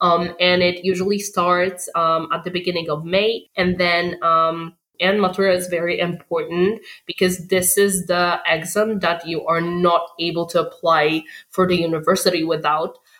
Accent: Poland; English is a second language; I'm 19 years old and I come from Poland.

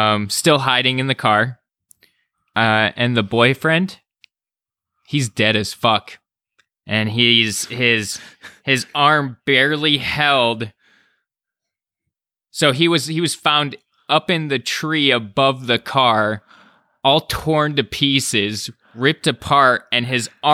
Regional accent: San Diego, California, United States; back to my hometown of San Diego.

